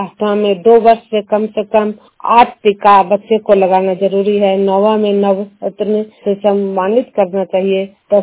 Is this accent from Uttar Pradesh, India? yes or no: no; Juniyal, Bihar, India; मैं तिलका प्रखंड जुनियाल गांव और नालंदा जिला के निवासी हूँ